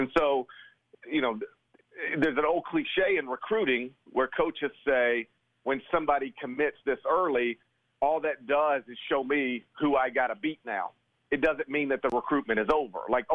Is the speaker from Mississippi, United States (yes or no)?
yes; Mississippi, United States; As I've said many times, listen, I was raised in Mississippi. I still live in Mississippi.